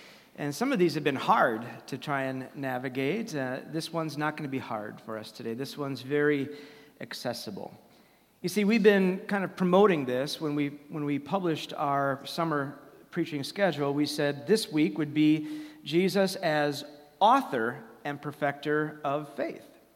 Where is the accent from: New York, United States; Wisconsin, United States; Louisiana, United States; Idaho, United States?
Wisconsin, United States; Madison; I grew up on Old Sauk Road in Madison, which was an ancient road, and pioneers would come through there, and to hear all those stories. We have quite a few pioneers in Wisconsin.